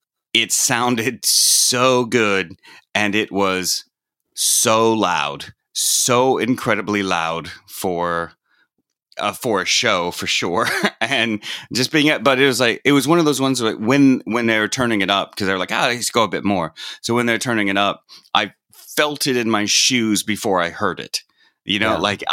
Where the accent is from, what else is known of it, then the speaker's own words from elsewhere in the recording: United States; maybe this is different because I grew up in the States and stuff